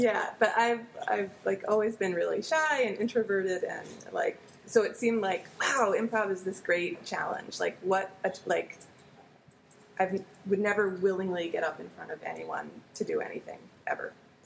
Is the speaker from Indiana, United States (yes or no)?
no; Cherry Hill, New Jersey, United States; I'm from New Jersey. Southern New Jersey. Cherry Hill, New Jersey.